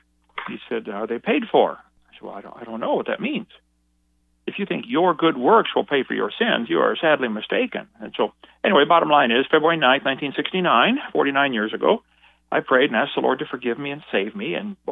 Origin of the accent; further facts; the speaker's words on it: East Peoria, Illinois, United States; Well, I was raised in East Peoria, Illinois, in a family of engineers and teachers